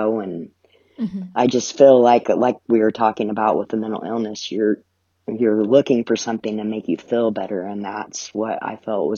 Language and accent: English; Richmond, Indiana, United States; But I grew up in Richmond, Indiana, and I grew up with my mom and my stepdad and my brothers.